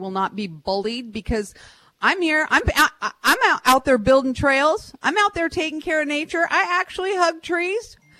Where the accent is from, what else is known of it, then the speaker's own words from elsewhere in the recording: United States; I mean, I'm an American. I have freedom of speech